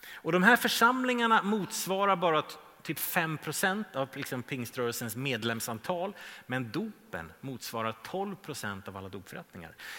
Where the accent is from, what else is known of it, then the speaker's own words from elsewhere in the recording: Stockholm, Stockholm County, Sweden; Det är inte jag, även om jag är från Stockholm.